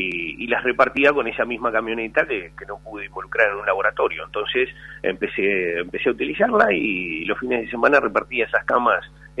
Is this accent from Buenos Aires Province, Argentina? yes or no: yes; Ciudadela, Buenos Aires Province, Argentina; Oriundo de Ciudadela. Bueno, tanto yo como mi esposa, que es mi socia, ambos crecimos en barrios carenciados